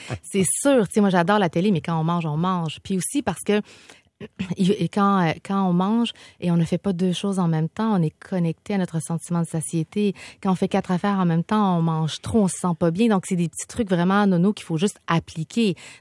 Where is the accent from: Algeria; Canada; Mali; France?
Canada; Quebec; Les Québécoises, on est capable d'en mener de front.